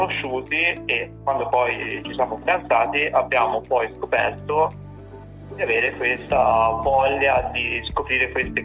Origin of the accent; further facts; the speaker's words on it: Livorno, Tuscany, Italy; noi siamo due ragazzi toscani, siamo di Livorno, siamo molto giovani, lei ha 21 anni, io ne ho 28.